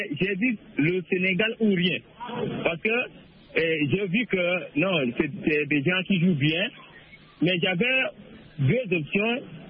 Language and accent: French; Chad; now in Cameroon; Je suis, je suis au Cameroun, mais je suis tchadien.